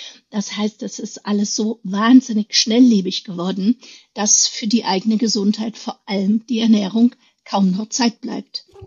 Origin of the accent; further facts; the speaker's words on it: East Germany, Germany; ich bin in der DDR aufgewachsen.